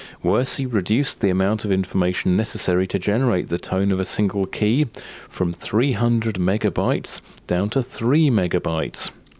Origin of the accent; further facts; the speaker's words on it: Canada; I'm originally from Canada, and I know there are quite a few AM stereo stations in Canada